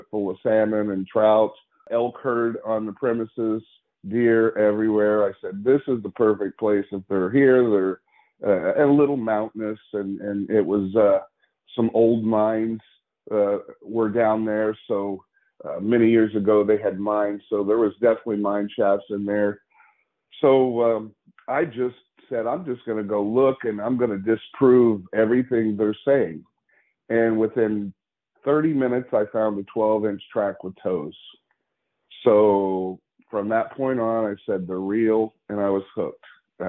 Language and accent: English; Florida, United States; I grew up in Florida. We moved there when I was 8, and we were in a very wild area.